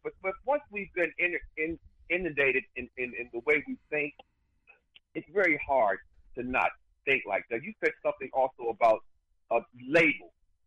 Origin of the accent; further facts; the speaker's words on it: Baltimore, Maryland, United States; I'm in Baltimore, Maryland. I grew up in Baltimore.